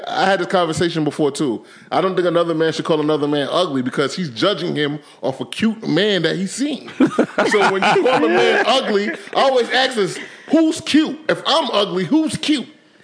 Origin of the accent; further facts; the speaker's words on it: Queens, New York, United States; I'm from the hood. I grew up in Southside Jamaica, Queens.